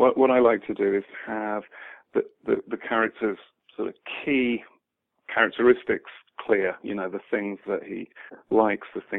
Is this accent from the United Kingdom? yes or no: yes; Birmingham, West Midlands, United Kingdom; now in Chicago, United States; I'm from Birmingham, England, and I really like the symmetry. You know, Chicago, where I live, is actually the sister city of Birmingham, England.